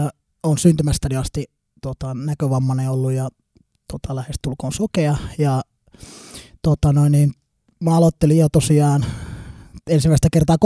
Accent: Kemi, Lapland, Finland; now in Helsinki, Finland; pikkuhiljaa muutin tänne tuolta Kemistä pohjoista, kun on kotoisin, niin pikkuhiljaa muutin tänne pääkaupunkiseudulla

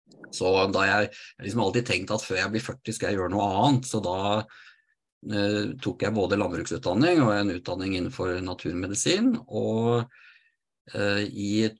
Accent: Oslo, Norway; Jeg født og oppvokst i Oslo. Men nå jeg bonde på Solhøgda, som en halvtime fra Oslo.

